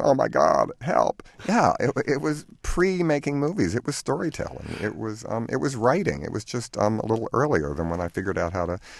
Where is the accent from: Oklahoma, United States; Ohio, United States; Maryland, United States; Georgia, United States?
Maryland, United States; Baltimore; growing up in Baltimore, I every night would go down to the Hippodrome or the Mayfair or the New and see blaxploitation movies.